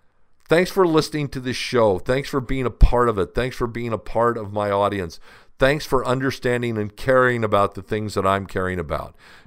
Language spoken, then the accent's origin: English; Phoenix, Arizona, United States; when I was growing up in Phoenix, right behind where we lived was a rest home.